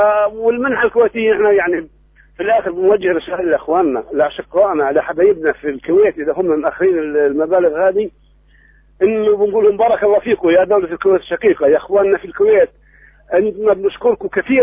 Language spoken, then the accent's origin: Arabic; Palestine; إحنا شعب فلسطيني هيك لازم نكون هيك، يعني خلص قعدنا في فلسطين وتحملنا الرباط